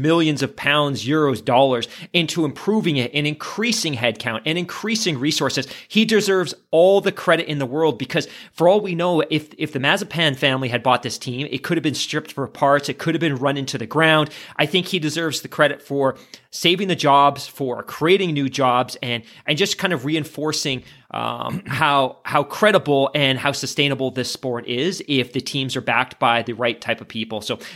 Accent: Canada; because I'm a Canadian

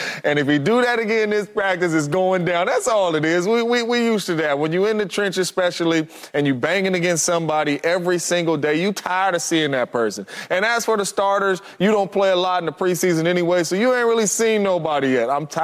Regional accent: California, United States; I'm from the Bay. We're going to be tussling.

